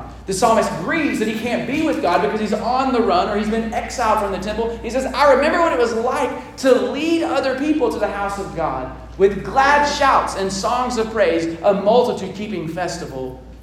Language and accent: English; Lexington, Kentucky, United States; It's about 5 hours from where we grew up living in Lexington, Kentucky.